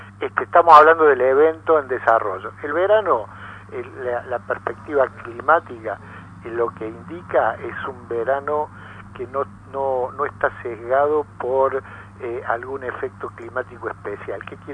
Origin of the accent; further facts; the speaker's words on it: Río Cuarto, Córdoba, Argentina; Ah, del sur, de Río Cuarto.